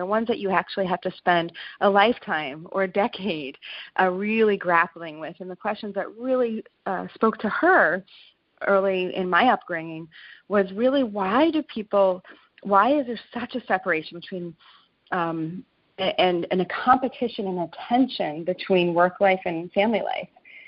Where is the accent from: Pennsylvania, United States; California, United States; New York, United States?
New York, United States; And for me, I grew up in New York, and I came from a family where it was such a blessing.